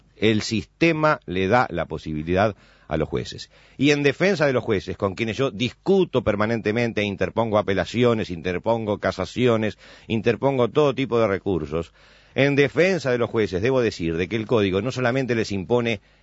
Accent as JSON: {"language": "Spanish", "country": "Uruguay", "said": "porque también somos muy uruguayos"}